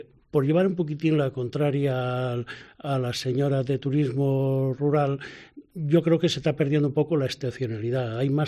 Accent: Cangas del Narcea, Asturias, Spain; Soy de Cangas, no me pongas en ese compromiso.

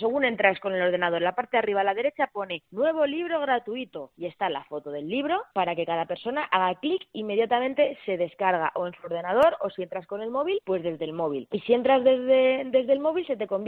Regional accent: Castilla-La Mancha, Spain; yo pensaba en mis paisanos manchegos, yo pensaba en los de mi pueblo, ¿no? La gente de mi pueblo, que igual no usa Instagram

